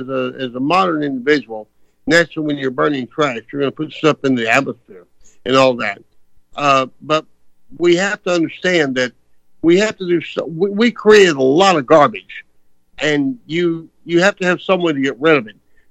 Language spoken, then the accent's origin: English; Texas, United States; I believe in city dumps where you throw gasoline on them and you burn them up, because I'm from Texas.